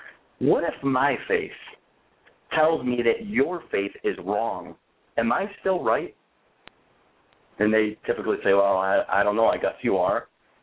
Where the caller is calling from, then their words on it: New York, United States; I'm out of New York.